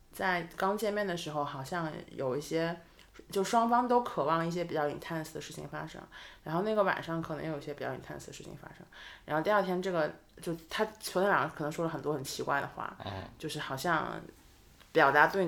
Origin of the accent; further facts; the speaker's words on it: Hangzhou, Zhejiang, China; 因为杭州对我来讲就不是它不是一个简单或者不是一个单层的一个就是二线城市，而是说我是这个地方长大的人嘛